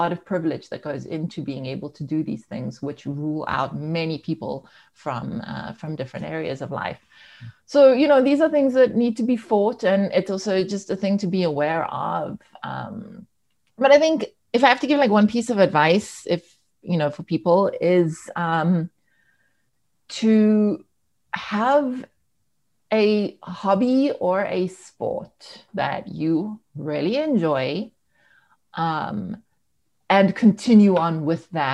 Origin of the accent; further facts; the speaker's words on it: South Africa; okay, so I'm South African.